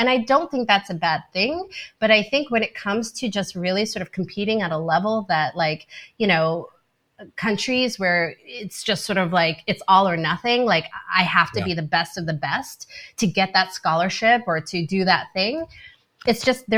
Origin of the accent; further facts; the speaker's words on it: Canada; I find myself embarrassed as a Canadian to like say, you know, I'm pretty good at this.